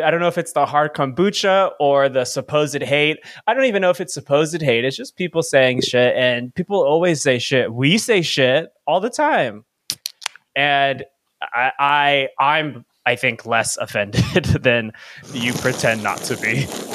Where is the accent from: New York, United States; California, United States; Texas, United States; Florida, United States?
California, United States; San Diego; from San Diego.